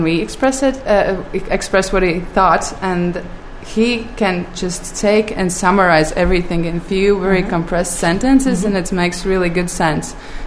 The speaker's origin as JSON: {"language": "English", "country": "Latvia", "second_language": "English", "said": "I'm from Latvia, and I actually work as a film producer there."}